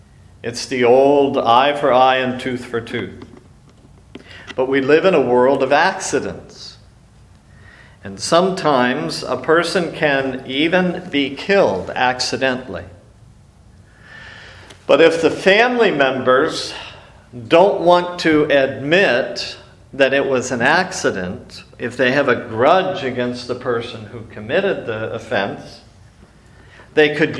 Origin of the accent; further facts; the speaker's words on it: Erie, Pennsylvania, United States; And here I am from Pennsylvania. I'm from Erie, where my house is 2 miles away from the lake, and you can see the lake from my house.